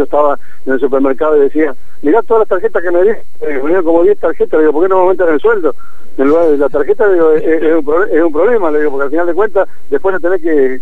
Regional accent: Paso de los Libres, Corrientes, Argentina; born there; moved away; Yo nací en Corrientes, en Paso de los Libres, y hace muchos años que salí de ahí, hace 40 y pico de años, casi 50 años que me fui de Corrientes, y vuelvo esporádicamente porque tengo mi madre ahí.

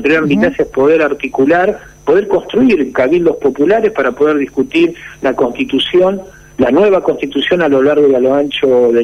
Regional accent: Argentina; nosotros como argentinos y en todo este proceso de acumulación y los cambios materiales que existen en Argentina

